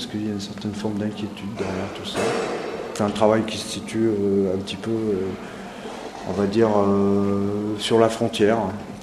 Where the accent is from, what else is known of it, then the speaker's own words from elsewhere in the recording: Clermont-Ferrand, Auvergne-Rhône-Alpes, France; now in Nantes, France; j'ai 53 ans, je viens de Clermont-Ferrand, je suis à Nantes